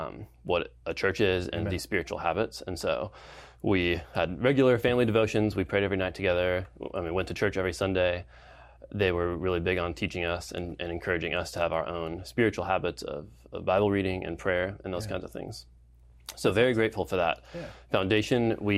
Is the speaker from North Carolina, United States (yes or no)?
no; Colorado, United States; I grew up in Colorado. That's where I was born and raised into a family.